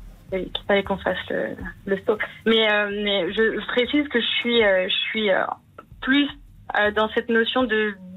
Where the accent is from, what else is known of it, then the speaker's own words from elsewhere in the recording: Brittany, France; moi, je viens de Bretagne, mes parents sont agriculteurs, et j'ai grandi dans une maison un peu arche de Noé avec des poules, des perroquets et plein d'autres animaux peu conventionnels.